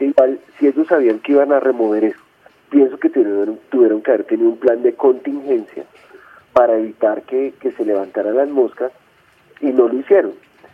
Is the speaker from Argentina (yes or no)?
no; Bogotá, Colombia; Como bogotanos, ¿qué vemos?